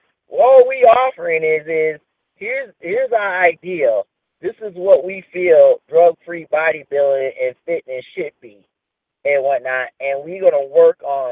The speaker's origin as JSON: {"language": "English", "region": "Midwest", "country": "United States", "said": "I'm from the Midwest, and we known for work ethic."}